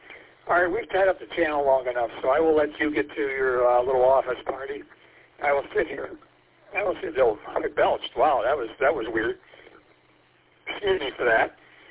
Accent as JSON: {"language": "English", "town": "St. Clair Shores", "region": "Michigan", "country": "United States", "tie": "born or raised there", "said": "I grew up in St. Clair Shores, right off of 696 and I-94, and my one channel was the 600 channel before it got changed because of Line A, Line B with Canada."}